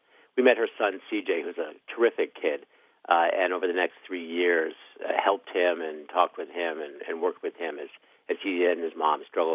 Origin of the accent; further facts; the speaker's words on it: New York City, New York, United States; I put the announcement in the New York Times, which is my hometown paper